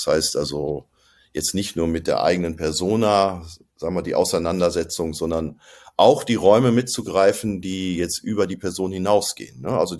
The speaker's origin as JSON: {"language": "German", "town": "Cologne", "region": "North Rhine-Westphalia", "country": "Germany", "said": "ich komme aus Köln, bin hier Yogalehrer"}